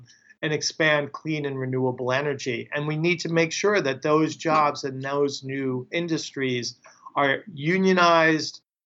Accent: New York, United States; An example, I'm from New York.

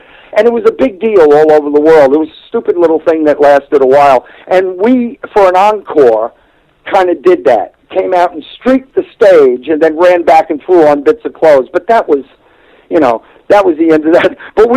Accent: New Jersey, United States; moved away as an adult; now in Nashville, United States; I moved there, although I'm from New Jersey, the New Jersey, New York area. I moved to Nashville because I had made some friends there

